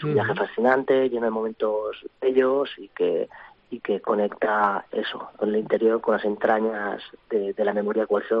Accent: Barcelona, Catalonia, Spain; yo soy de aquí de Barcelona

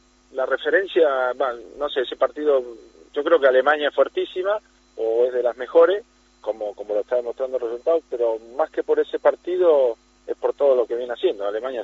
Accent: Argentina; Bueno, sí, como argentino me gusta ganar

